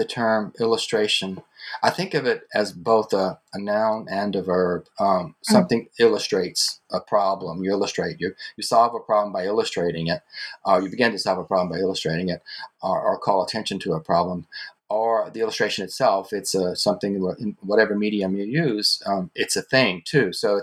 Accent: New Orleans, Louisiana, United States; moved away; I grew up in Louisiana. The culture shifts from region to region in the country, but it happens every single place. I want to tell you, when I moved from New Orleans to New York, I thought, oh, New York is going to be so open and welcoming.

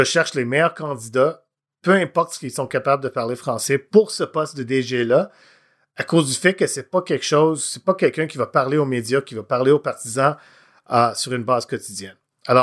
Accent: Montreal, Quebec, Canada; moi, je suis bilingue. Et moi, je suis Québécois, moi, je suis Montréalais, j'ai vécu toute ma vie ici.

